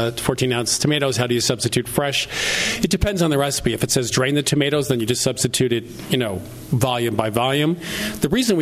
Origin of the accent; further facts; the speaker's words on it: New England, United States; Of course, I'm from New England, so this is like summer weather.